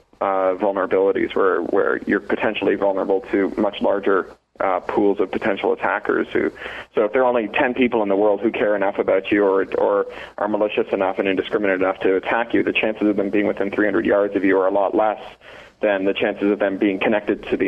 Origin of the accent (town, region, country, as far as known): Canada